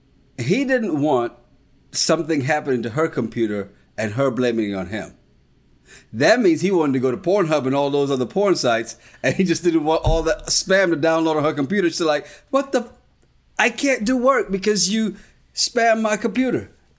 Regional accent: Montserrat; also born or lived in Saint Kitts; when I grew up on Montserrat, or when I grew up in St. Kitts

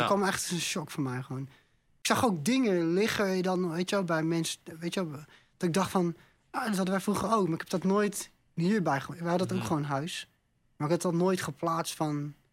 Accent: Netherlands; Toen zei ik, ik kom in Nederland.

